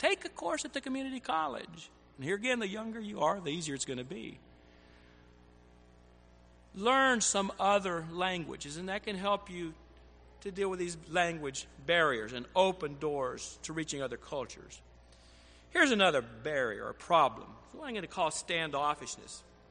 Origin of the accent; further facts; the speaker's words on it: Alabama, United States; now in New Jersey, United States; other cultures than that which, in which I was raised in Alabama, as I'm in New Jersey and New York.